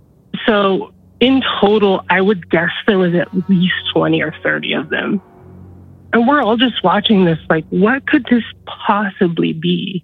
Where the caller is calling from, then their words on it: Nebraska, United States; I live in central Nebraska.